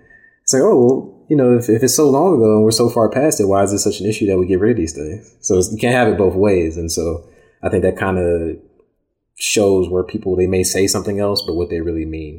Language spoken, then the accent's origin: English; Ferguson, Missouri, United States; born and raised in Ferguson, Missouri, like 2 weeks before my freshman year is when Michael Brown got shot.